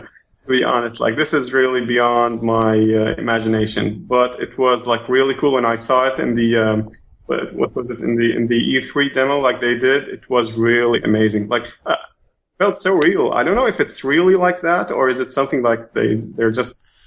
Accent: Saudi Arabia; because I grew up in Saudi Arabia, we had what was called like the MSX system. It was very popular there.

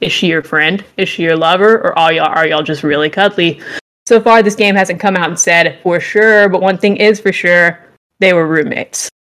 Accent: Florida, United States; I may be mispronouncing that. I am from Florida.

